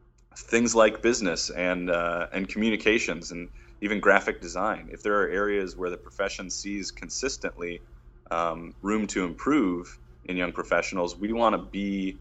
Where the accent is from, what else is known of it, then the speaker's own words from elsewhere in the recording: Detroit, Michigan, United States; So I'm actually headed back to my hometown of Detroit.